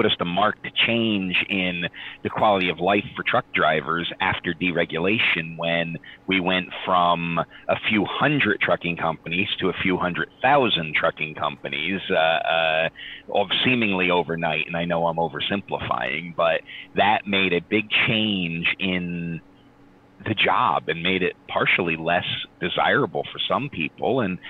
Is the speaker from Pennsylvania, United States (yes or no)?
yes; Pennsylvania, United States; I couldn't cross the state line, but I could drive for 300 miles in my home state of Pennsylvania.